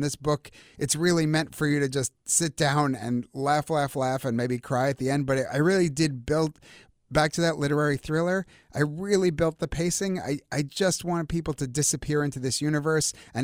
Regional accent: United States; I'm American. I'm so many generations American. Like, I grew up in such a Jewish world.

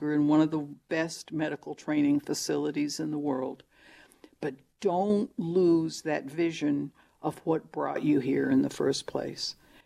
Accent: Alabama, United States; And through my mother's peregrinations, I ended up growing up in Alabama, where I became acquainted with the rules of Jim Crow and poverty and a lot of other health lessons.

